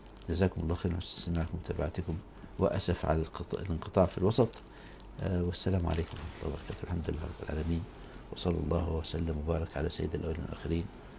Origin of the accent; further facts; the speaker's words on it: Egypt; معاهد القراءات عندنا في مصر وفي غيرهم بلدان